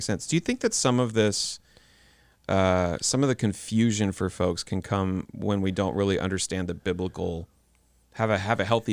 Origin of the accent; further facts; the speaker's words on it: Mississippi, United States; living and growing up in Mississippi, going to the small country churches that we went